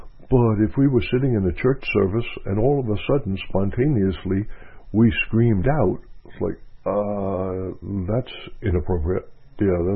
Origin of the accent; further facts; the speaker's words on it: Northeast, United States; I grew up in the Northeast, where oak trees were normal and there were no palm trees.